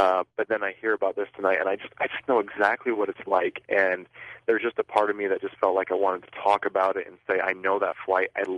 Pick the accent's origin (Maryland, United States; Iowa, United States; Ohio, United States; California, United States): Iowa, United States; I'm from Iowa, and I know, you know, wind shears